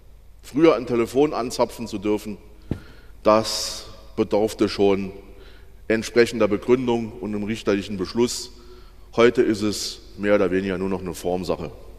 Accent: Baden-Württemberg, Germany; Zum Beispiel in Baden-Württemberg, wo ich herkomme

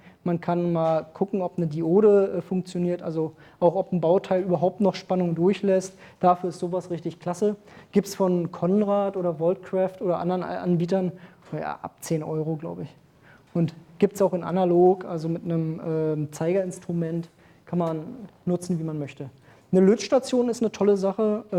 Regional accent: Berlin, Germany; Ist mir eh alles egal, ich bin Berliner.

